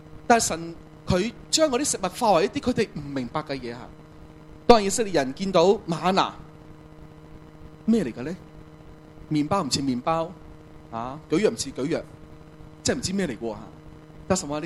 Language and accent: Chinese; Hong Kong; 再有就是今天我们香港人喝的东江水